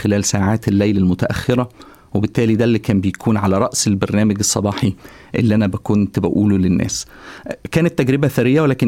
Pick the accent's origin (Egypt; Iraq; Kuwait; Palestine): Egypt; أنا كنت متواجد في مصر، طبعا أنا مصري، وكنت متواجد في مصر في عام 2011